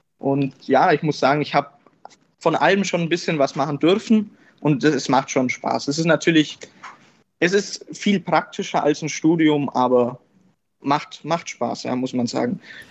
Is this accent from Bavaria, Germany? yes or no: yes; Memmingerberg, Bavaria, Germany; Ich komme aus Memminger Berg. Das ist direkt neben Memmingen im Unterallgäu. Genau, ich bin jetzt 21 Jahre alt